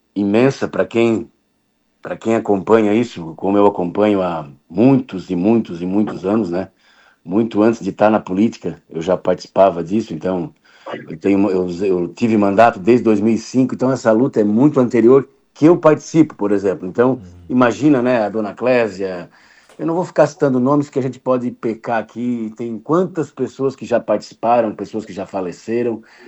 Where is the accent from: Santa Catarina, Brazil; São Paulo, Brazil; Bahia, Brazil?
Santa Catarina, Brazil; Criciúma; born there; eu nasci em Santana, moro no Rio Carvão. Então, sou filho de mineiro